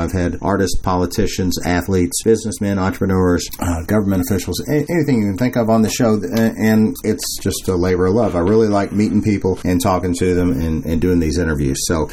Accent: Louisville, Kentucky, United States; I always have two guests a week that come from a different part or interesting aspect of my hometown, Louisville, Kentucky.

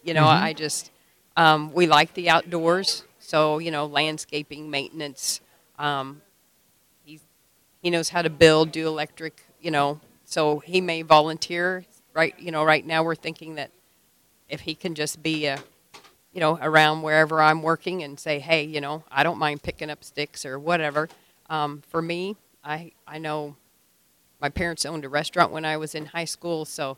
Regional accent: Oklahoma, United States; also born or lived in Illinois; I was born in Illinois, but I grew up in Oklahoma.

